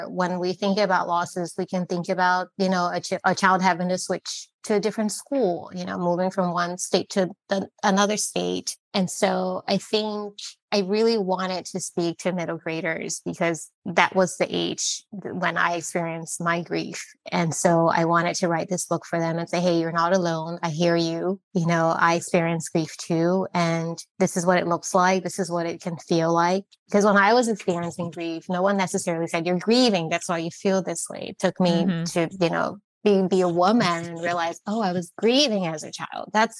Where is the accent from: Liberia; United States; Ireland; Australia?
Liberia; just like how I heard stories growing up in Liberia, without a book, just from my imagination.